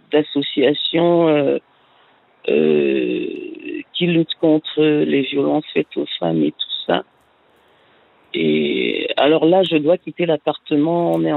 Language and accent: French; Cameroon; Mes parents, ils vivent en Afrique. Je suis originaire du Cameroun.